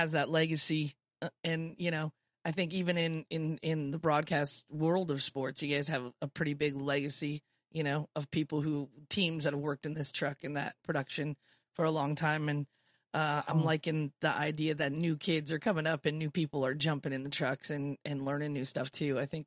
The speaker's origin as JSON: {"language": "English", "region": "Michigan", "country": "United States", "tie": "born or raised there", "said": "born and bred in Michigan, I can't get it out of my system."}